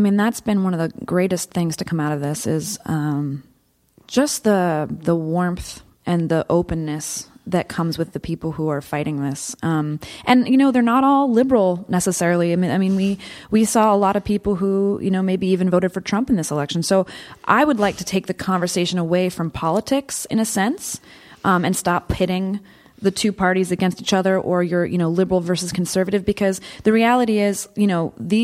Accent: Hunterdon, New Jersey, United States; for me as a person who grew up here, I was born and raised in Hunterdon. I lived on a very old road. We had tons of acres, beautiful land. This part of New Jersey is incredibly beautiful.

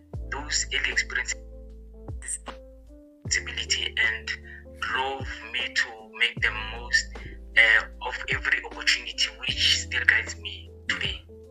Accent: Gamarishane, Limpopo, South Africa; obviously, so I'm from Limpopo, studying at Tshwane University of Technology. Okay. And Limpopo, I'm from a small village called Gamarishane, and also I was raised by a single parent, the mother.

